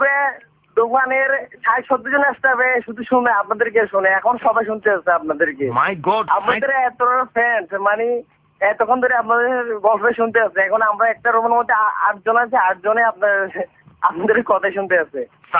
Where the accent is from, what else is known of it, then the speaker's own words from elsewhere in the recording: Comilla, Chittagong Division, Bangladesh; আমরা আমাদের বাড়ি যে কুমিল্লাতে